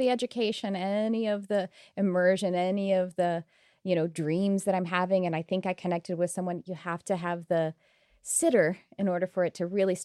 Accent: United States; I'm okay with being odd as an American.

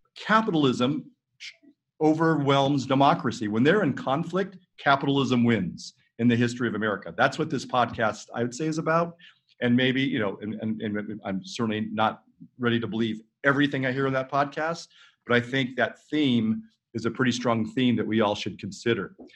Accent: California, United States; I grew up in California, but I know that.

